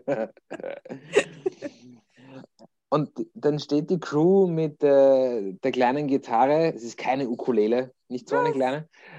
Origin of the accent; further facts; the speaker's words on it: Krems, Lower Austria, Austria; born there; now in Vienna, Austria; Gebürtig sind wir beide ja Niederösterreicher